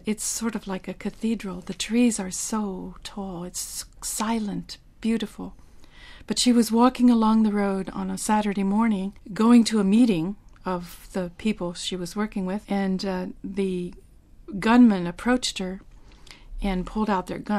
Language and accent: English; Dayton, Ohio, United States; Sister Dorothy, who happens to be from my hometown, Dayton, Ohio, and was baptized in the same church as I was